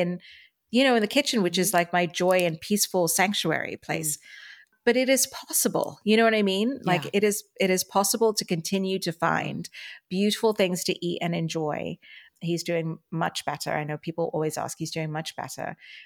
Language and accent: English; Dubai, United Arab Emirates; I grew up in Dubai, which is just across the water from Iran.